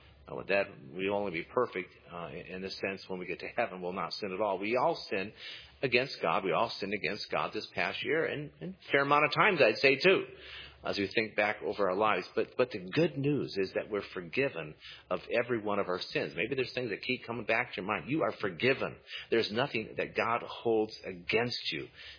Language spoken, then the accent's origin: English; Fonda, Iowa, United States; I was checking my hometown, Fonda, Iowa, this morning, 16 below, about 9:45.